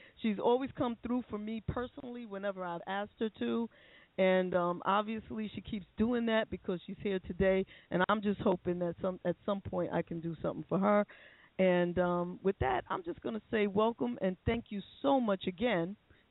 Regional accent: Bronx, New York, United States; See, because I'm from the Bronx.

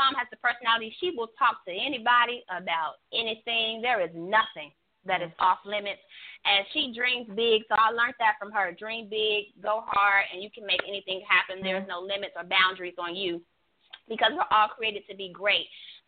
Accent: Chicago, Illinois, United States; I am a Chicagoan, the best city on the face of the planet. That is where I am from.

